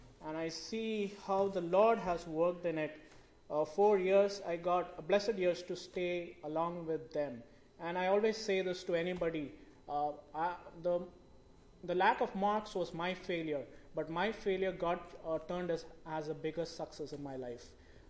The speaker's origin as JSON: {"language": "English", "town": "Mumbai", "region": "Maharashtra", "country": "India", "tie": "born or raised there", "said": "I did not get sufficient marks to get in a good college next to my hometown in Mumbai."}